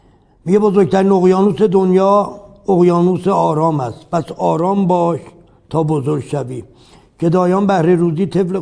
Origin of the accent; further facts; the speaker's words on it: Ardabil, Ardabil Province, Iran; first language Azerbaijani; Persian is a second language; خودم آذری زبونم، بچه اردبیلم،